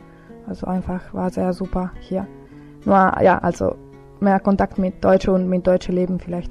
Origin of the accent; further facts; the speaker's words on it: Italy; German is a second language; now in Germany; ich komme aus Italien und ich bin hier jetzt Erasmus und ich bleibe hier nur ein Semester